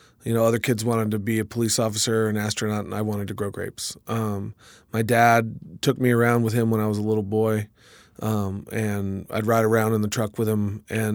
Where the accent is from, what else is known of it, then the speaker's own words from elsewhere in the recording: Alexander Valley, California, United States; Yeah, I'm born and raised in Alexander Valley. I'm a second-generation Alexander Valley grape grower.